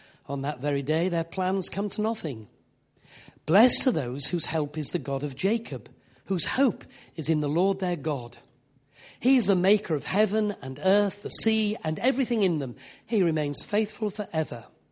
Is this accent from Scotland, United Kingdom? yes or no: no; Yorkshire and the Humber, United Kingdom; I said, "I am a Yorkshireman." "Was thy father a Yorkshireman?" I said, "My father was a Yorkshireman."